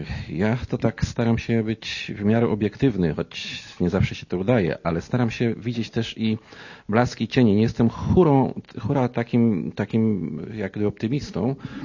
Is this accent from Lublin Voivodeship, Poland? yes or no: no; Silesian Voivodeship, Poland; now in Berlin, Germany; Ja pochodzę ze Śląska i mnie w domu nauczono modlitwy.